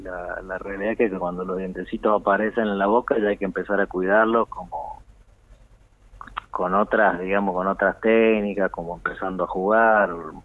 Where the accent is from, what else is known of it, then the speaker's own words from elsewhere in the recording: San Rafael, Mendoza, Argentina; accent: Cuyo; moved away as an adult; also born or lived in Córdoba; now in Catamarca, Argentina; Sí, yo soy de San Rafael, de Mendoza.